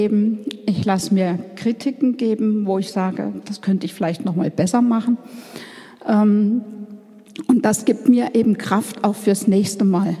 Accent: Zella-Mehlis, Thuringia, Germany; Ich komme aus Zellamelis von der Christkönigskirche. Und wir gehören zur St. Marienkirche in Meiningen seit einigen Jahren.

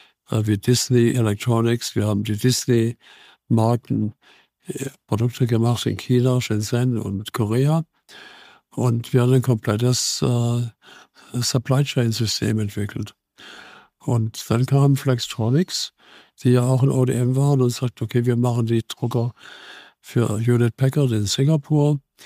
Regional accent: Baden-Württemberg, Germany; wir sind beide aus dem Schwarzwald, das hilft.

